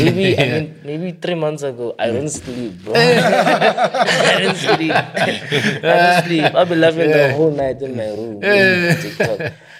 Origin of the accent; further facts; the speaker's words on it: South Africa; through lifestyle, through, you know, just us as people, South Africans.